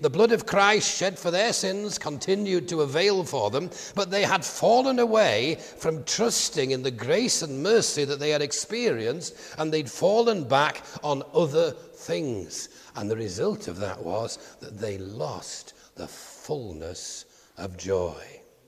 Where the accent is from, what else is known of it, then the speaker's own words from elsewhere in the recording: Yorkshire and the Humber, United Kingdom; But I am a Yorkshireman by birth and breeding